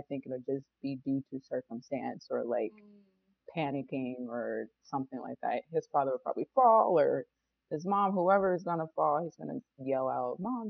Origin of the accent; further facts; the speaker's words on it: Indiana, United States; Nice. From Indiana.